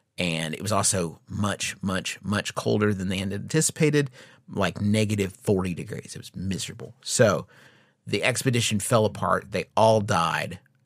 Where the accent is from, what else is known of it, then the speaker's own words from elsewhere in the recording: Norway; accent: Norwegian; English is a second language; I'm not going to bring my Norwegian accent, obviously, to it.